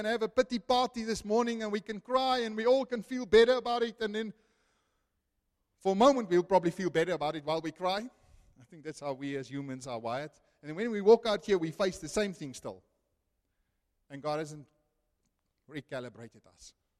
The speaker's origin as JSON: {"language": "English", "country": "Namibia", "said": "We come from Namibia, so we think."}